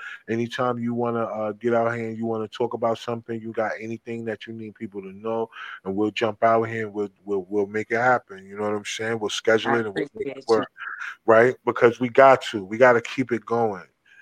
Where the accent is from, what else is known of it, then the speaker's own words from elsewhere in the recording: New Jersey, United States; I'm from Jersey.